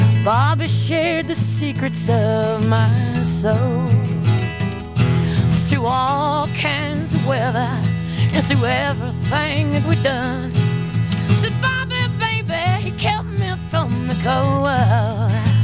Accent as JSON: {"language": "English", "region": "Texas", "country": "United States", "accent": "Texan", "said": "Am I getting my Texas accent back?"}